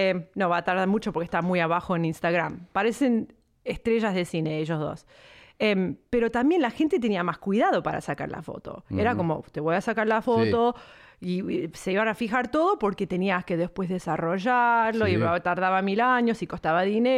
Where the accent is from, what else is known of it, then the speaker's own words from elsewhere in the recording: California, United States; Saco eso porque también me crié acá en California.